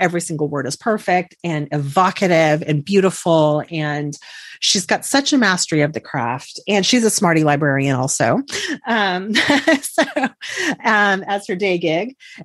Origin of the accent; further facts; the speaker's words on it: Texas, United States; And because I'm from Texas, I'm going to say it my way